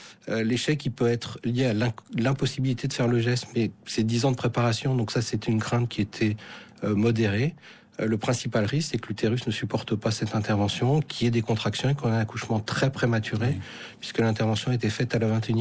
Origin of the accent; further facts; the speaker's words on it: France; qu'on fait mal chez nous en France.